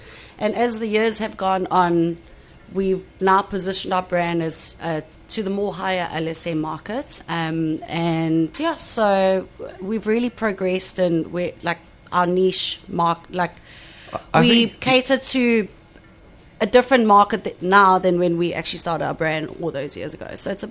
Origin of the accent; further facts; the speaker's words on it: Johannesburg, Gauteng, South Africa; born there; So I was born in Johannesburg, and then we went to boarding school in Magaliesburg, to Afrikaans boarding school.